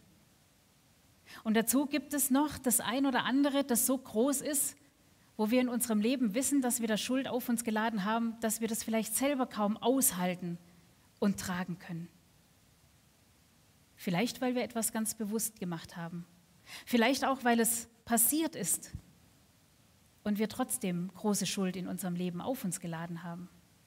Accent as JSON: {"language": "German", "town": "Schorndorf", "region": "Baden-Württemberg", "country": "Germany", "tie": "born or raised there", "said": "David ist mit seinem Vater in den Sommerferien in meine Heimatstadt nach Schorndorf gezogen gekommen"}